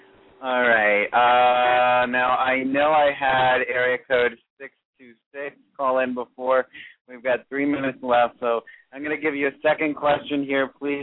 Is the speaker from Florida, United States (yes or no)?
yes; Florida, United States; I grew up in Florida.